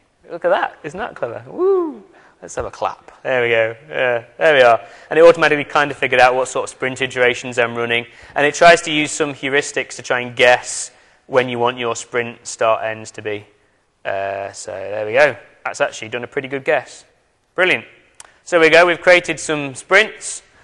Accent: United Kingdom; I'm from the UK, as we've already established by my crazy accent.

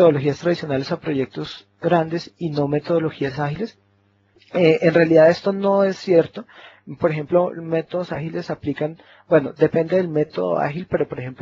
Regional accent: Colombia; Yo soy colombiano, acá en Colombia nosotros tenemos organizaciones bastante grandes

